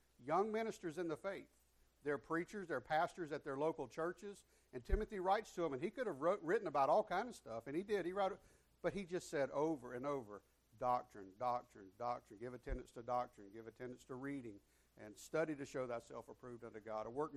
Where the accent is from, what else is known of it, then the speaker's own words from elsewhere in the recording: United States; And I was born and raised in North Florida, South Georgia, right there across the border.